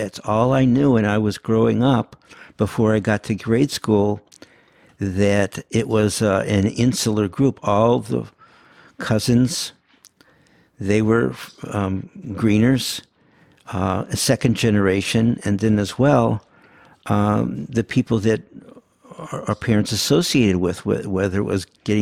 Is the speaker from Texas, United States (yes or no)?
no; St. Louis, Missouri, United States; We were definitely growing up in St. Louis, but it wasn't Ozzie and Harriet.